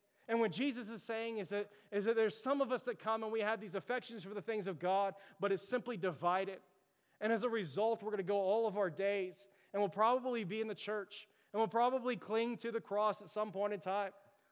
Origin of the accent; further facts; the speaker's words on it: Florida, United States; born there; I was born in Florida, still have family there. My grandmother was there.